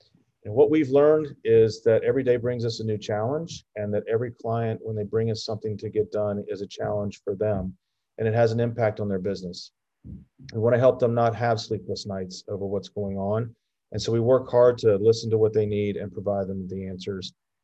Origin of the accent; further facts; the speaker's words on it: Winston-Salem, North Carolina, United States; I am a North Carolina native. Born and raised in Winston-Salem